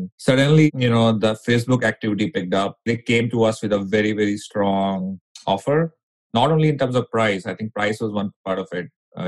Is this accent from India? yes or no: yes; Delhi, India; I grew up in Delhi, western part of Delhi, near Punjabi Park. And all my schooling was there. And then I spent the next 4 years in Hoskas, where IIT Delhi is.